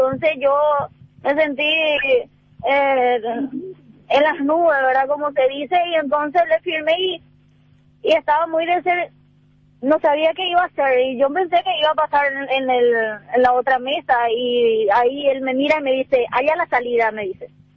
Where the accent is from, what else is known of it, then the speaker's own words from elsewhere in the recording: Ciudad del Este, Alto Paraná, Paraguay; Yo, por ejemplo, vengo de Ciudad del Este y estoy todavía por acá buscando una respuesta